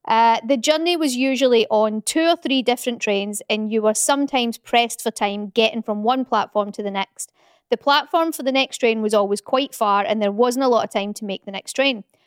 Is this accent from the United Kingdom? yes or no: yes; Glasgow, Scotland, United Kingdom; I'm from Glasgow